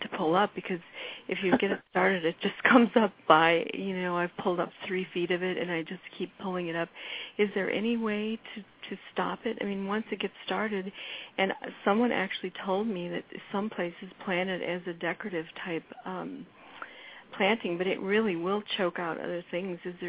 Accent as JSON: {"language": "English", "town": "Chicago", "region": "Illinois", "country": "United States", "tie": "born or raised there", "said": "there's something that I hadn't had growing up in the Chicago area called dollar weed"}